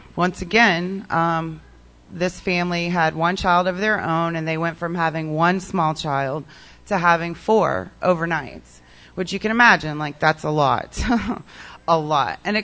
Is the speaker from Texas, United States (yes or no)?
no; California, United States; born there; So I was born in California